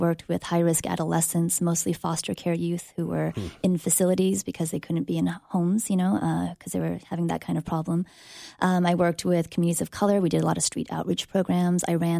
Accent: Cypress, California, United States; Meanwhile, we grew up in Orange County. So lived in Cypress, and I graduated from Cypress High School, that just up the road, up the 5 and 405 a little bit.

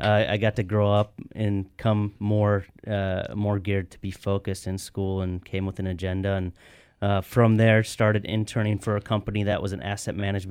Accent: Minnesota, United States; No, I grew up in Minnesota in the Midwest, and had enough of the cold after living there.

